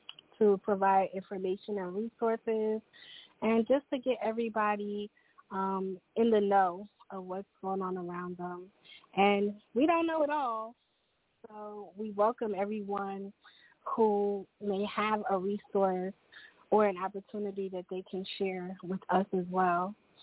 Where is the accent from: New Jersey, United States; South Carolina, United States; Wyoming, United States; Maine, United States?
New Jersey, United States; Newark; I am from Newark, New Jersey.